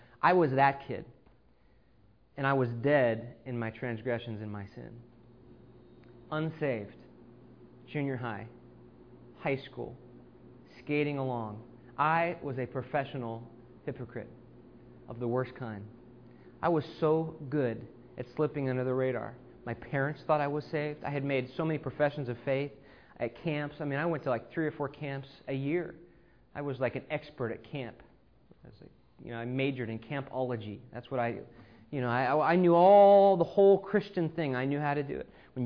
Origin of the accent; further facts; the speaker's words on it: Los Angeles, California, United States; now in Texas, United States; As Brian said, I grew up in Los Angeles, California, which is so different than here in Texas in the South.